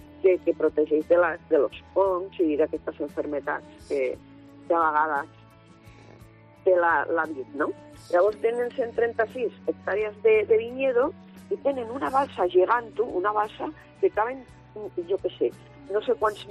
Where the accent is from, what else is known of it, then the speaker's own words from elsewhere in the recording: Borja, Aragon, Spain; Mira, això és Ablitas, el poble que està a prop del meu poble, a prop de Borja.